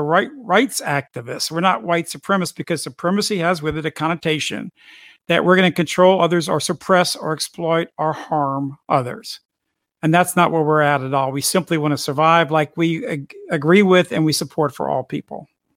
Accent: United States; I shouldn't be talking about Britain all the time. I'm an American.

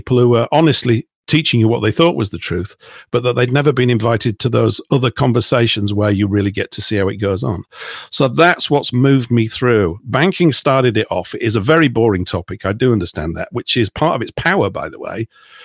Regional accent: Yorkshire and the Humber, United Kingdom; me and my wife moved out of London because it was a silly place, couldn't really afford to live there. And I've been living on the South Coast ever since. And even though I hail from Yorkshire

